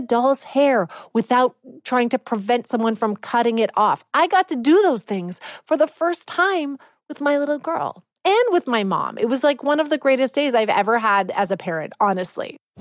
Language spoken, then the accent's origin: English; Canada; Like, I'm too Canadian for that.